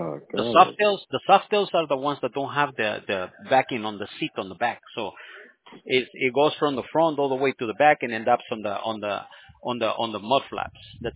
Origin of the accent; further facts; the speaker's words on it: California, United States; I'm completely debate because I'm from California and my dad liked the Yankees, so I'm in the middle.